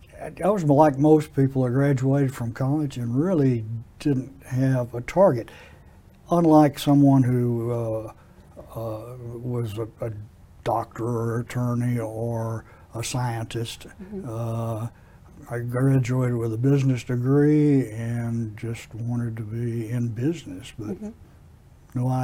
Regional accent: Brenham, Texas, United States; Brenham native. Lived here all of my life. Fifth generation.

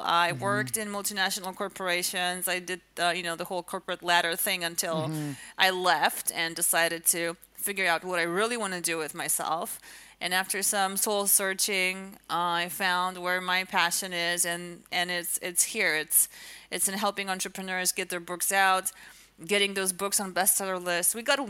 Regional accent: Poland; English is a second language; Originally, I'm from Poland

